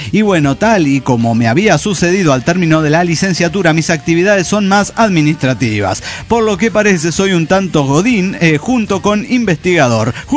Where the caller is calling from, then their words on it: Mexico City, Mexico; de Ciudad de México.